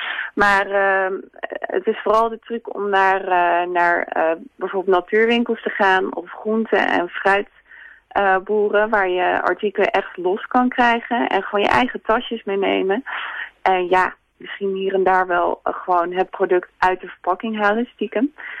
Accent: Amsterdam, North Holland, Netherlands; Ik kom zelf uit Amsterdam.

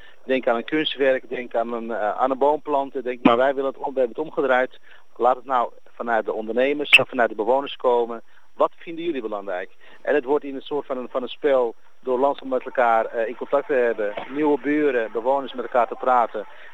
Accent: Amsterdam, North Holland, Netherlands; Wij zijn ontzettend trots als Amsterdammers op de Jordaan in Amsterdam.

